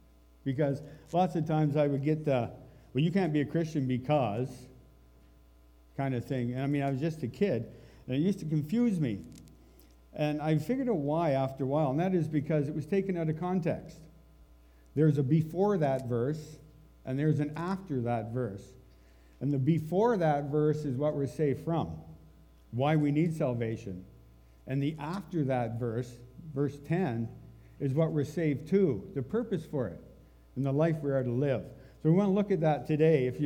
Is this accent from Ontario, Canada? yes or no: no; New Brunswick, Canada; I grew up in the East Coast. Not Newfoundland, but I could see it from where I was. I grew up in New Brunswick in a Plymouth Brethren home.